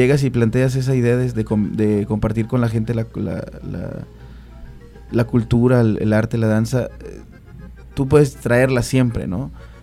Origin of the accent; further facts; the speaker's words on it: Veracruz, Mexico; nosotros somos de Veracruz, el Veracruz que se está bailando, porque uh-huh, yo soy de allá, yo vengo de allá